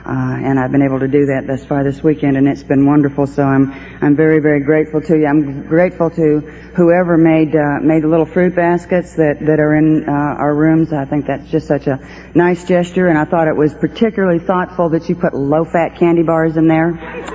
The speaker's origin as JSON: {"language": "English", "region": "Georgia", "country": "United States", "said": "Georgia's actually what I call my home state."}